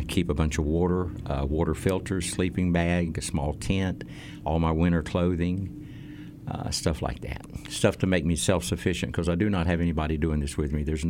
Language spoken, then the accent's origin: English; Talking Rock, Georgia, United States; Nope, I'm from North Georgia, about 60 miles north of Atlanta in a place called Talking Rock.